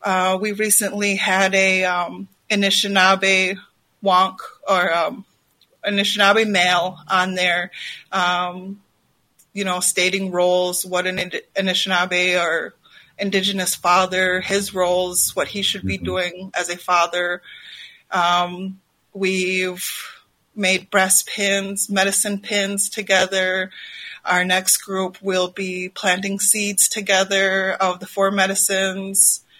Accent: Black River Falls, Wisconsin, United States; first language Ho-Chunk; English is a second language; now in St. Paul, United States; That is my native language. I come from the Ho-Chunk Nation. I'm originally from Black River Falls, Wisconsin. I'm currently residing in St. Paul, Minnesota.

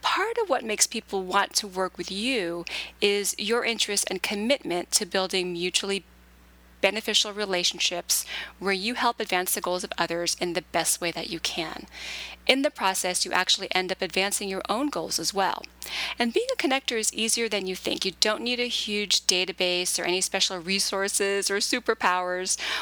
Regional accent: California, United States; moved away; even though I grew up in California, one thing I've come to love about being on the East Coast for almost 20 years is watching the trees start to bloom.

